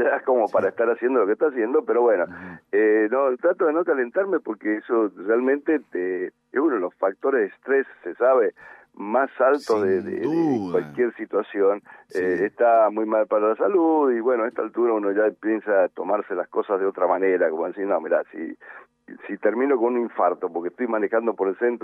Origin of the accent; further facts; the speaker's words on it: Mendoza, Argentina; Sí, como cualquier mendocino